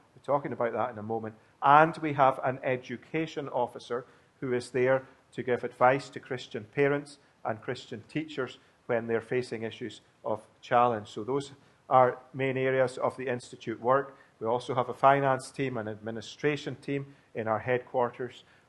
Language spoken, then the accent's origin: English; Scotland, United Kingdom; born there; I am a Scotsman by birth, as some of you know